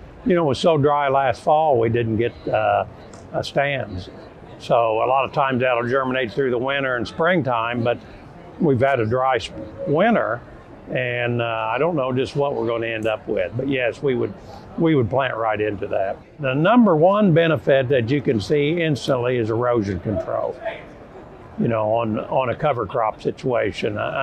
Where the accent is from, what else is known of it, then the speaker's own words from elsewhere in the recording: Shelbyville, Indiana, United States; from Shelbyville, Indiana